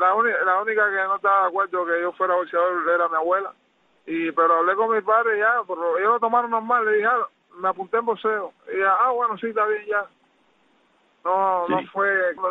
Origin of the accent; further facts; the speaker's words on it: Santiago de Cuba, Cuba; moved away; yo soy natural de Santiago de Cuba. Nací ahí, me crié ahí. Estuve viviendo ahí hasta que decidí venir para este país.